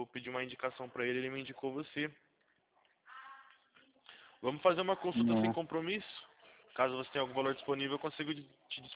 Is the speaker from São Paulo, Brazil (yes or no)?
yes; São Paulo, Brazil; Eu sou daqui de São Paulo, interior de São Paulo.